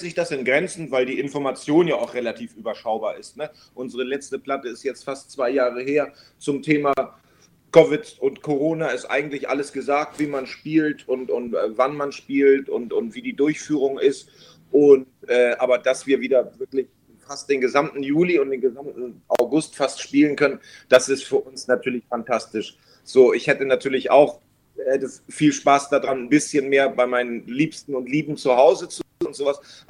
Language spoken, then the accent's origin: German; Lower Saxony, Germany; Ich komme aus der Nähe von Cuxhaven